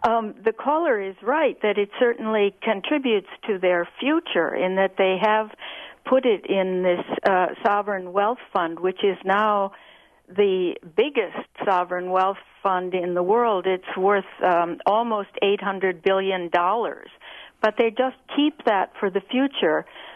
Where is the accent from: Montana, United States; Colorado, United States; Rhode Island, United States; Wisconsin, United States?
Wisconsin, United States; Eau Claire; I grew up in Eau Claire, some others settled in Dakota Territory, but most of them settled in Wisconsin.